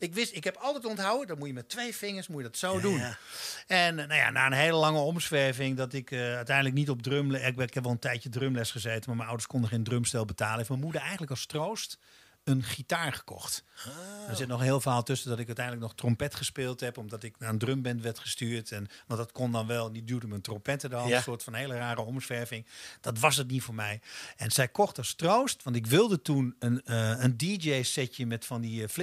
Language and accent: Dutch; Wierden, Overijssel, Netherlands; also born or lived in Almelo; ik ben geboren in Almelo en ik heb eigenlijk mijn jeugd doorgebracht in Wierden.